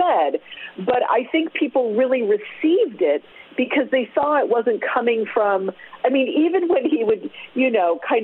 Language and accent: English; Dayton, Ohio, United States; born there; I was born in Dayton, Ohio, so I'm really happy to be talking to the Midwest.